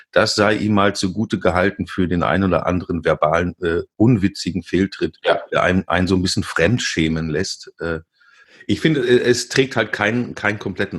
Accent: Bielefeld, North Rhine-Westphalia, Germany; Ich komme ja aus Bielefeld.

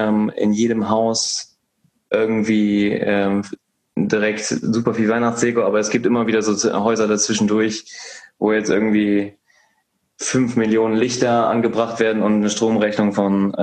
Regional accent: North Rhine-Westphalia, Germany; meine Heimat ist ja NRW

